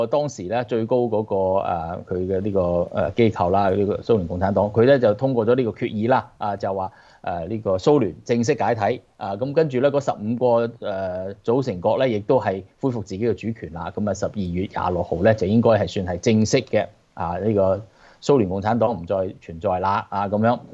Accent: China; 我哋中國人有一句講嘅啫，一正一邪啊

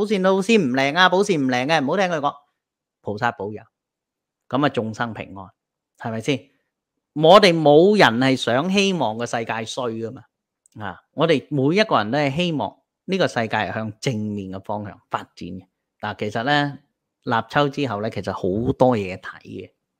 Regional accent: China

